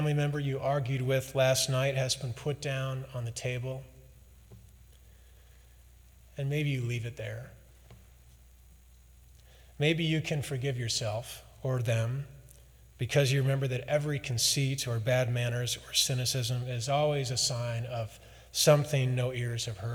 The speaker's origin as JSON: {"language": "English", "town": "St. Louis", "region": "Missouri", "country": "United States", "said": "I'm from St. Louis, so I put a little Southern accent on it, which changes it."}